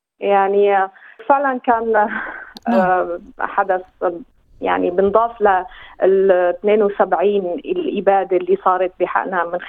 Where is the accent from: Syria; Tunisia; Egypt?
Syria; moved away; also born or lived in Iraq; أنا من سوريا، انتقلت للعراق بسبب الأوضاع اللي ساءت بسوريا بال2014، صرت بالعراق.